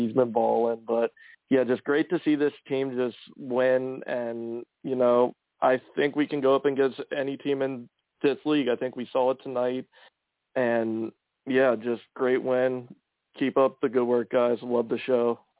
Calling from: Pittsburgh, Pennsylvania, United States; from Pittsburgh, bro.

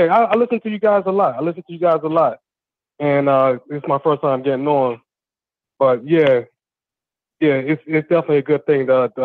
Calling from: Asbury Park, New Jersey, United States; from Asbury Park, New Jersey.

